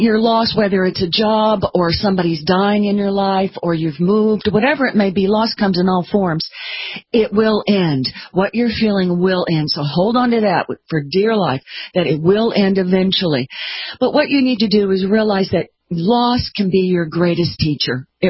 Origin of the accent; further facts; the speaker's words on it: New York, United States; So I lost my hometown, New York. I lost my job in New York, which I loved.